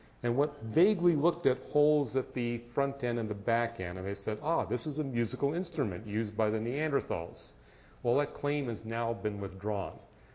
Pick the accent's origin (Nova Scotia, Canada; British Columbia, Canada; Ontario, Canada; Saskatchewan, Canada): British Columbia, Canada; I grew up in British Columbia, and there were okra deposits everywhere.